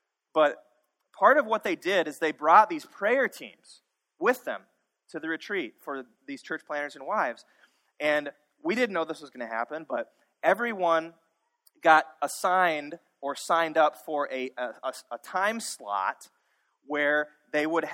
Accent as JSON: {"language": "English", "region": "Minnesota", "country": "United States", "said": "and we're from Minnesota, right?"}